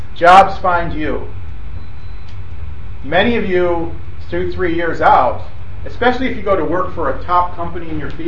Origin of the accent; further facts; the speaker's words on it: Chicago, Illinois, United States; I grew up in Chicago where unions were really big.